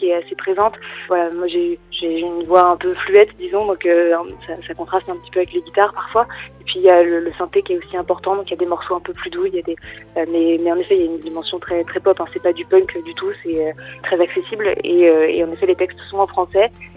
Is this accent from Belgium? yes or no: no; Nantes, Pays de la Loire, France; now in Aix-en-Provence, France; moi j'habite à Aix-en-Provence, mais originairement on est de Nantes